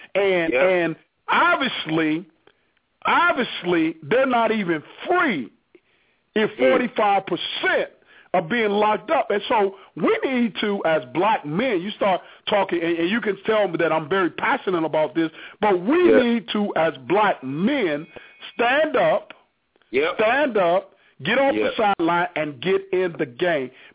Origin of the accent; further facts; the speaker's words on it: Miami, Florida, United States; When I grew up in Miami, Florida. I grew up, and my competition existed from people that went to school in Miami